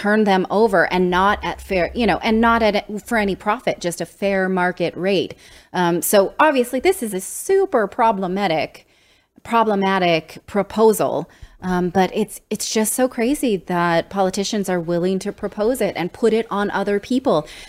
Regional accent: California, United States; Now, as a Californian, I find these images really hard to understand.

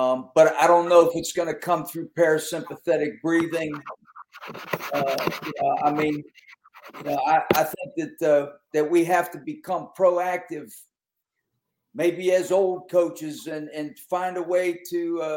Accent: Pennsylvania, United States; But I'm from Western Pennsylvania, and, you know, Western Pennsylvania was a pretty rough place when it came to competitive athletics.

